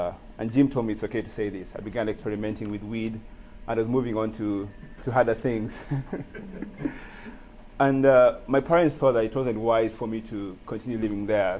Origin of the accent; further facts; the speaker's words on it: Nairobi, Kenya; I grew up in Nairobi, Kenya. I grew up in part of Kenya, part of Nairobi, called Isili. And Isili was like the hub for Somali refugees.